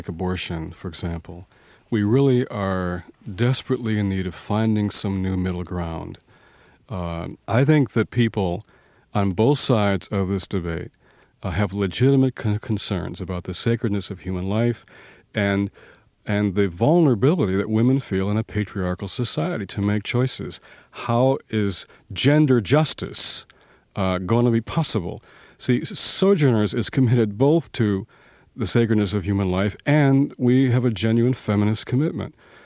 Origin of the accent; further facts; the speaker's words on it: Detroit, Michigan, United States; Well, I grew up in Detroit, and you know, the home of Motown.